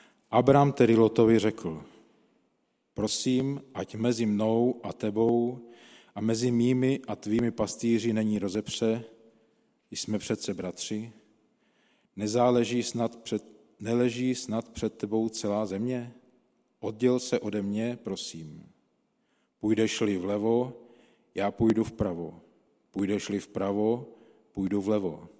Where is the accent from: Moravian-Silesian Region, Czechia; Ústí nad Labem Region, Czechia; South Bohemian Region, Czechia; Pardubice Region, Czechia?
Moravian-Silesian Region, Czechia; Suchdol nad Odrou; a jsem ze Suchdolu nad Odrou ze Stanice.